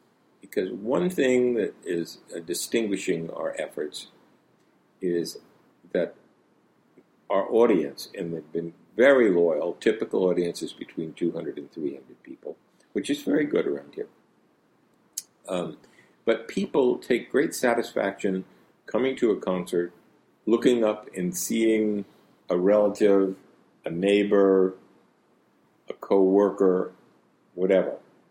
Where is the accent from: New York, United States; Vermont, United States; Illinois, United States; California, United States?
New York, United States; Troy; I grew up in Troy.